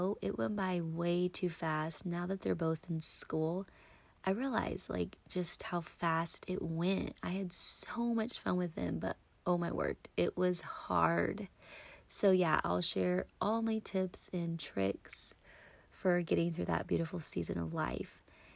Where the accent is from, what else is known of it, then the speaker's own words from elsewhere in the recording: Hartford City, Indiana, United States; So we grew up in Hartford City, which is a little town in Indiana.